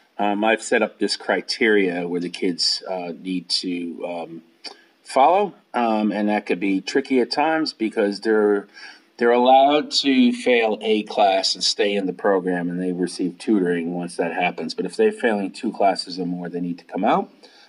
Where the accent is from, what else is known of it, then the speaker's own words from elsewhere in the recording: New Haven, Connecticut, United States; Yeah, a place called New Haven, Connecticut.